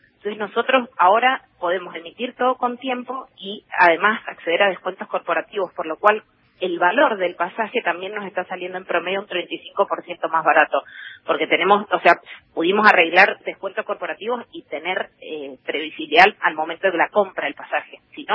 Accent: Mendoza, Argentina; De Mendoza.

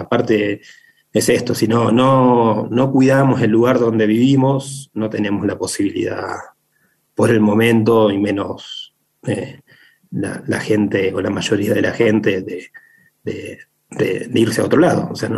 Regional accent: Buenos Aires Province, Argentina; moved away as an adult; Yo soy de provincia de Buenos Aires, hace unos 5 o 6 años que estoy viviendo acá por la zona

